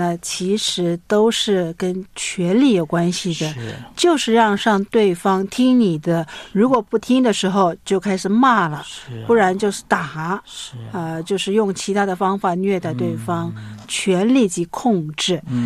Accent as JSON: {"language": "Chinese", "country": "China", "said": "就是我们中国人的这个背景吧，成长的背景或者是这个社会上面的文化"}